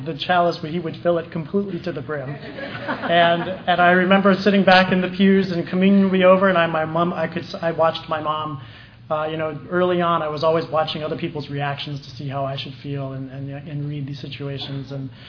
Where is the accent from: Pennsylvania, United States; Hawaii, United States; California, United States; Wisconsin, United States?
Hawaii, United States; I grew up in Hawaii. I wanted to be like the popular people. I want to learn how to surf.